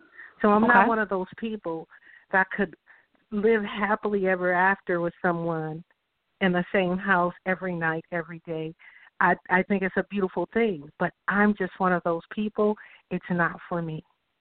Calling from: California, United States; I'm calling from California.

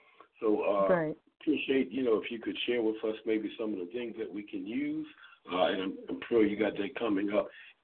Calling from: Baltimore, Maryland, United States; I'm calling from Baltimore, Maryland.

